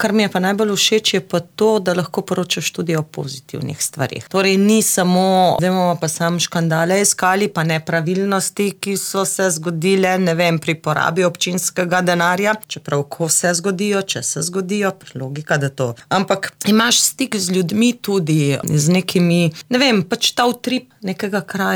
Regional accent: Zagorje pri Pivki, Littoral–Inner Carniola, Slovenia; Doma sem iz Zagorja, pri Pivki, ponosna Zagorka. Tako da tudi kjerkoli sem, zmerom povem, da sem doma iz Zagorja pri Pivki in da sem v bistvu Zagorka oziroma Pivčenka za tiste, ki ne vejo.

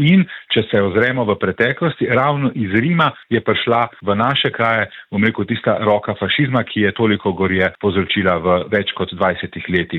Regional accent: Primorska, Slovenia; Iskreno kot Primorec z tolikšnimi vidnimi politiki v slovenski vladi bi pričakoval prav od Primorcev

